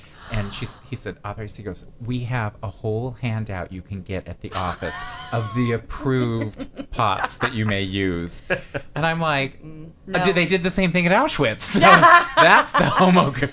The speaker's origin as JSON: {"language": "English", "region": "Colorado", "country": "United States", "tie": "born or raised there", "said": "Yes, as a matter of fact, my home state."}